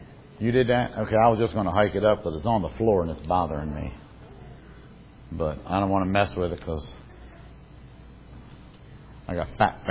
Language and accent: English; United States; because I'm an American. I've been an American for 62 years, all of my life.